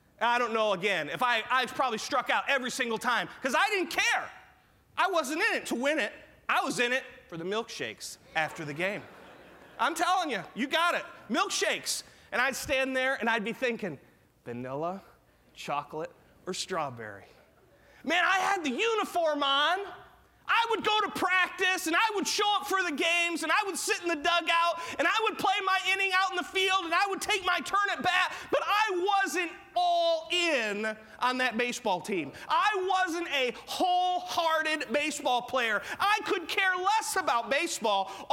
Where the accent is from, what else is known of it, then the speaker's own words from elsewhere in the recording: Haines City, Florida, United States; And that was enough for any man growing up in Haines City.